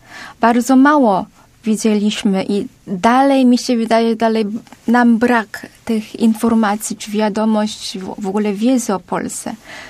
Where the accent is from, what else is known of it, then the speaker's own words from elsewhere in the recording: Seoul, South Korea; Polish is a second language; now in Wrocław, Poland; jestem z Seulu